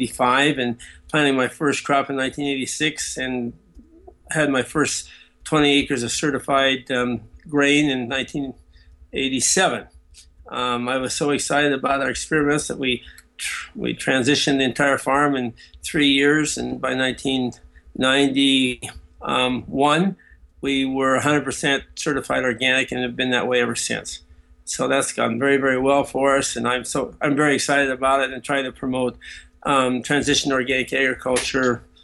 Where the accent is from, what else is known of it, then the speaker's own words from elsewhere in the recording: Big Sandy, Montana, United States; Well, I was raised here in Big Sandy on the 2,400 acre wheat and cattle ranch that my grandfather started in 1920.